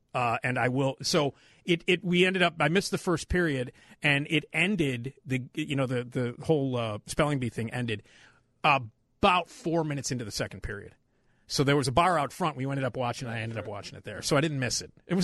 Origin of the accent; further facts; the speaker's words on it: New Jersey, United States; I've known Bruce for 35 years, man. I'm from Jersey.